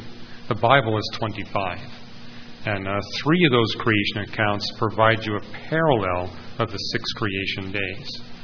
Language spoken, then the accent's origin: English; Canada; I had to tell them I was from Canada